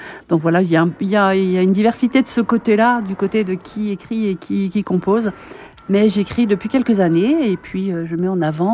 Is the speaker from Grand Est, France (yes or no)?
yes; Grand Est, France; je suis originaire de Moselle et j'habite là-bas.